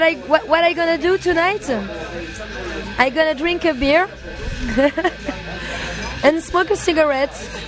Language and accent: English; Lyon, Auvergne-Rhône-Alpes, France; English is a second language; I'm from Lyon.